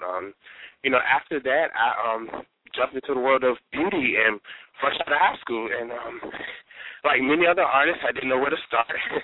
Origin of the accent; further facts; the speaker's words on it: Hampton Roads, Virginia, United States; I grew up in Hampton Roads, Virginia, not too much of a big city, but somewhat kind of suburb country area